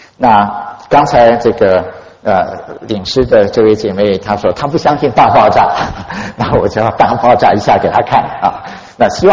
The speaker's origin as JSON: {"language": "Chinese", "country": "Taiwan", "tie": "born or raised there", "said": "我小时候在台湾长大"}